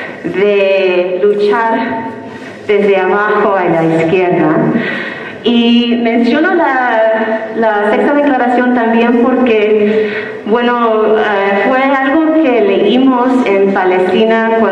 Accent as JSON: {"language": "Spanish", "town": "Oxnard", "region": "California", "country": "United States", "tie": "born or raised there", "said": "regresé a mi pueblo, que es en territorio Chumash, territorio Tonga, que se llama Oxnard y Los Ángeles, California."}